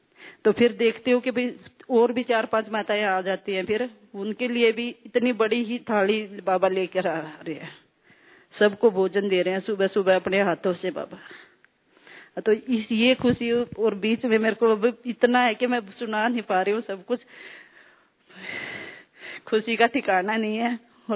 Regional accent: Panipat, Haryana, India; मैं पानीपत से आई हूँ।

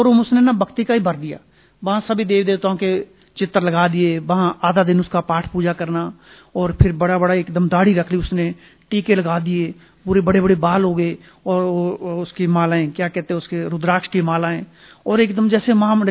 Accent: Himachal Pradesh, India; उनका भी गांव हिमाचल में, हमारा गांव भी हिमाचल में

